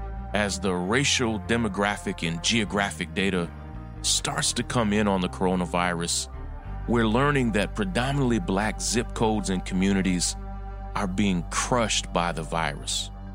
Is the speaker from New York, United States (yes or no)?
yes; Brooklyn, New York, United States; In my hometown, my home borough of Brooklyn